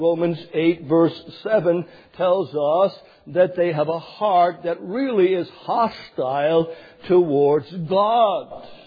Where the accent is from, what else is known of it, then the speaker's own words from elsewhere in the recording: Canada; Not French and English, that's all I heard growing up in Canada.